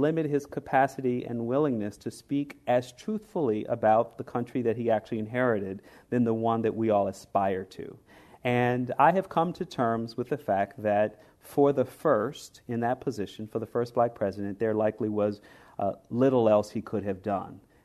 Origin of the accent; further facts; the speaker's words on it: Chicago, Illinois, United States; particularly for his commitment to working in my hometown of Chicago for the least of these and on behalf of the least of these